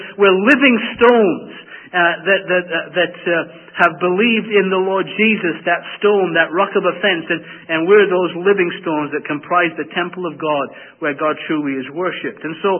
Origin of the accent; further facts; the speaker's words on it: England, United Kingdom; maybe because I'm an Englishman